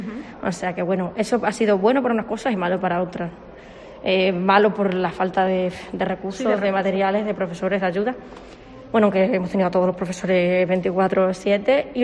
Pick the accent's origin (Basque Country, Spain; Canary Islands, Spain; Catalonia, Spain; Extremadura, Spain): Extremadura, Spain; Mérida; soy de Mérida de toda la vida y me ha sorprendido bastante.